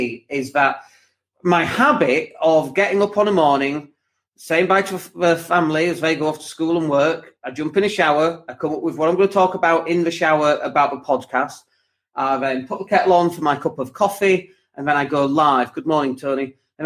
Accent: United Kingdom; Maybe it's because we're British.

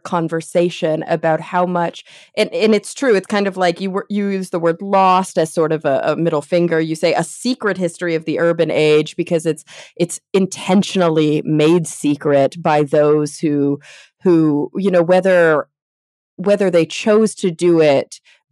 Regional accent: Texas, United States; I had it bad because I grew up in Texas, right? So I had that Texas textbook bias

